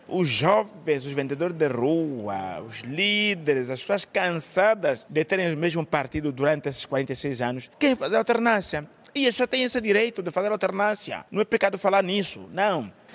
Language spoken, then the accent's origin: Portuguese; Angola; Isso para mim é uma grande tragédia como angolano.